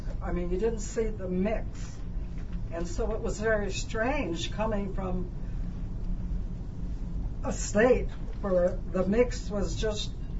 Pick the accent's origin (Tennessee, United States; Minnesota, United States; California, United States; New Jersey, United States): California, United States; Los Angeles; also born or lived in San Francisco; I came here in 1955. I was raised in California, in Los Angeles, in San Francisco.